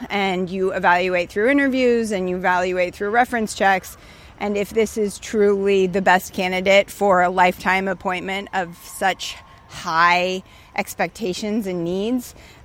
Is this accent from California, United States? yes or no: yes; California, United States; now in Arlington, United States; I'm originally from California, but I moved here a year ago.